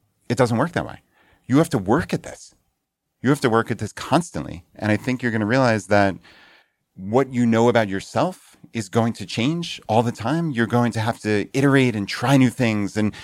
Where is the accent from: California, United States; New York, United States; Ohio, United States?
New York, United States; Long Island; So yeah, I'm from Long Island, so it's great that they could make it out here.